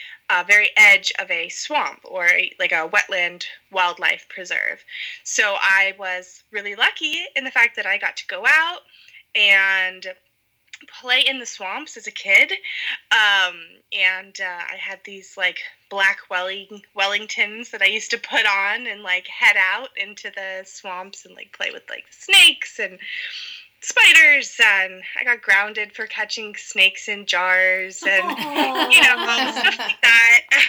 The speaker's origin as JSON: {"language": "English", "region": "Florida", "country": "United States", "tie": "born or raised there", "said": "I grew up in Florida, and so I was constantly surrounded by water, all the springs that are out there, there's tons of rivers and creeks, and the ocean was just 5 to 10 minutes away"}